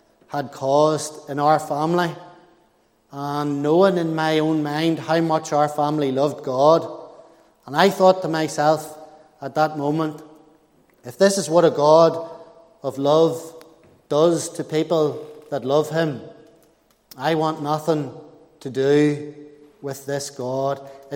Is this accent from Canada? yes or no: no; Portadown, Northern Ireland, United Kingdom; I grew up in Portadown, like I say. Portadown's a bit of a troubled place.